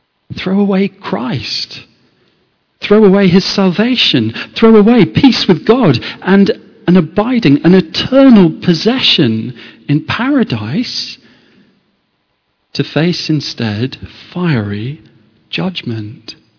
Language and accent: English; England, United Kingdom; Falling at the final hurdle is something you have to get very used to as an Englishman who likes sport.